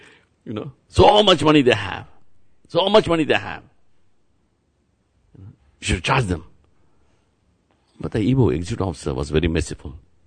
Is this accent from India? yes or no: yes; Tirupati, Andhra Pradesh, India; I am from Tirupati.